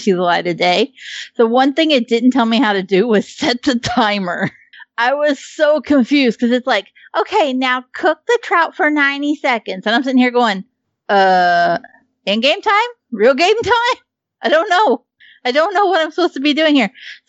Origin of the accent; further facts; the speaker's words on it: United States; born there; I don't know what a fucking gram is. I was born in America. Well, we don't do grams around these parts unless it's the meth kind.